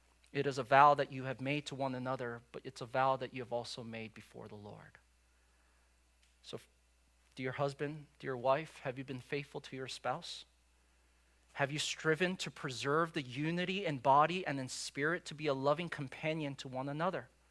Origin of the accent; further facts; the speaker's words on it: United States; And for me as an American, it's just so crazy how big of a news this was when it occurred overseas.